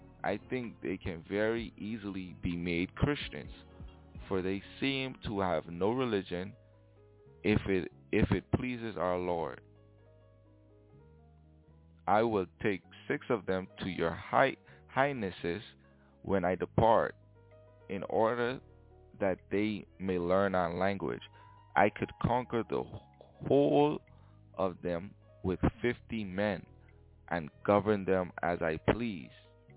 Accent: Bahamas; I was raised in the Bahamas.

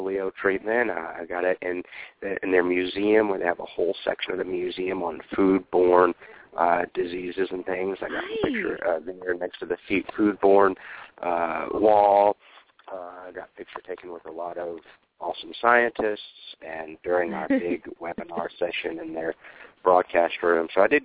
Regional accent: Atlanta, Georgia, United States; It is in Atlanta. I grew up in Atlanta. I drove by the place like a bazillion times

